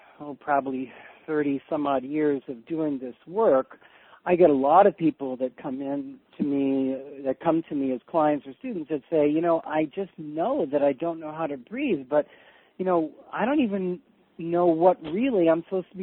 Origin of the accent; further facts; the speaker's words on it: New York, United States; I grew up in outside of New York, and I grew up with a father who was slowly dying of emphysema.